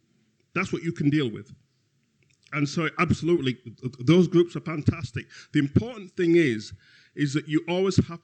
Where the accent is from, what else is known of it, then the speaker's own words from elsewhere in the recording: Bradford, Yorkshire and the Humber, United Kingdom; certainly when I grew up in Bradford